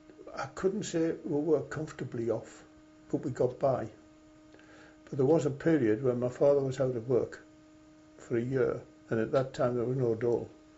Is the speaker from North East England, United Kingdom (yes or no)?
yes; Sunderland, North East England, United Kingdom; born there; I was born in Sunderland on the 16th of November 1920. So that makes me now 82 years old, coming up 83.